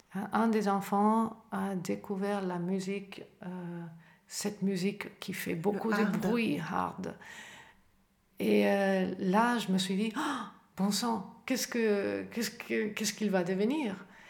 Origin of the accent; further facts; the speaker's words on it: Spain; moved away; c'est pas parce que moi je suis partie de l'Espagne à l'étranger que je vais aussi demander à mes enfants de faire la même chose.